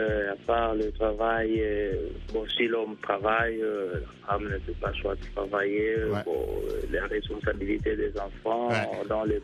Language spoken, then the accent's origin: French; DR Congo; Plus précisément, je suis de la RDC.